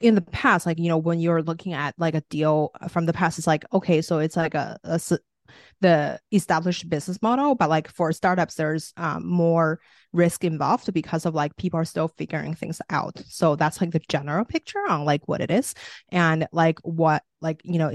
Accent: China; now in United States; I was originally from China. And then when I came to the US, I didn't really have much business connections.

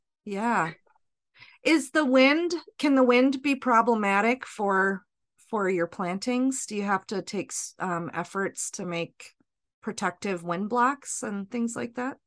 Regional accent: Southwest, United States; now in Ohio, United States; I come from the Southwest, which wind is a feature of the climate.

